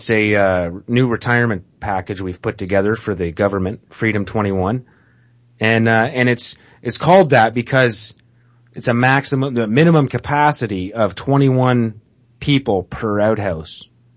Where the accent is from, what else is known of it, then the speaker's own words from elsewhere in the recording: Canada; As a Canadian, I can't get across the border very easy into America.